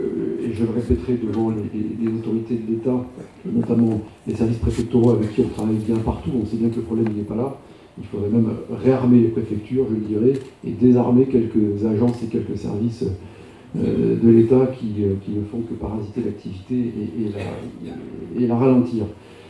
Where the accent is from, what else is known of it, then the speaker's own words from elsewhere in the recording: Cannes, Provence-Alpes-Côte d'Azur, France; also born or lived in Jura; avant de revenir chez moi à Cannes.